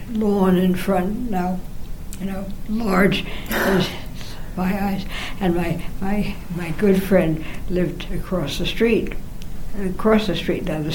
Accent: Manhattan, New York, United States; born there; I was born in Manhattan.

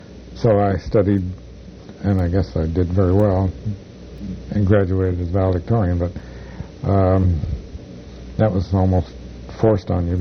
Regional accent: Harrisburg, Pennsylvania, United States; I'd had a chemistry set as a growing up in Harrisburg

